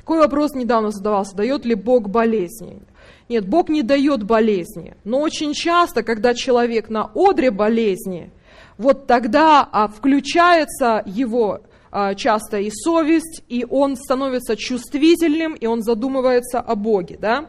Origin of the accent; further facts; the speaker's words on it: Kremenchuk, Poltava Oblast, Ukraine; Это мой родной город Кременчуг.